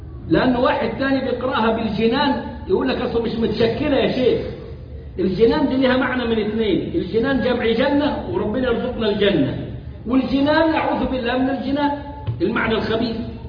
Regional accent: Egypt; عندنا في مصر وعندكم وفي كندا وفي أمريكا وفي كل البلاد اللي رحناها بيعملوا كده

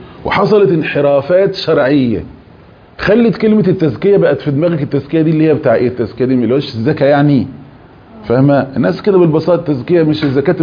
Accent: Egypt; زي مثلا احنا كمصريين كده شلفطنا معظم الكلام العربي،

